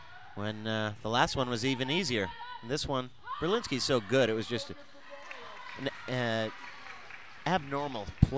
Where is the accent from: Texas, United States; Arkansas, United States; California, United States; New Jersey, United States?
California, United States; San Rafael; My hometown is San Rafael, as you know.